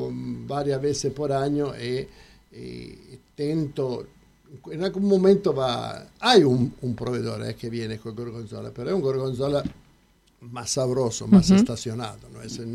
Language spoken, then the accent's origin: Spanish; Novara, Piedmont, Italy; Spanish is a second language; now in Argentina; il gorgonzola si hace in mi tierra, Novara, è la città del gorgonzola mondialmente.